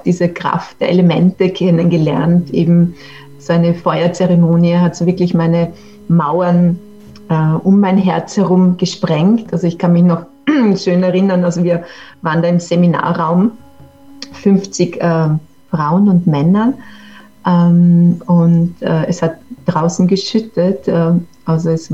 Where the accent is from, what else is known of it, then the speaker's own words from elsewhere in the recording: Lower Austria, Austria; In Niederösterreich, genau.